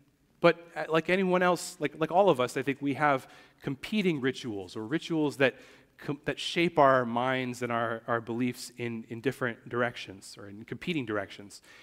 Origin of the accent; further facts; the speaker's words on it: New Jersey, United States; When I was growing up in New Jersey, no applause there.